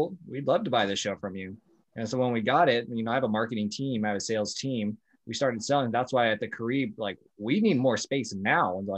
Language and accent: English; Albuquerque, New Mexico, United States; now in Las Vegas, United States; I grew up in Albuquerque, New Mexico, then moved to Vegas. So I've never like had a home team.